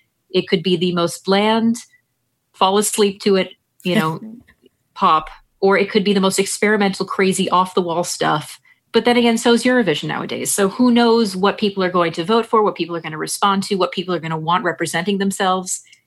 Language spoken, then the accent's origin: English; New Jersey, United States; born there; now in Minnesota, United States; like, I was born in New Jersey, for example, and I live here in Minnesota.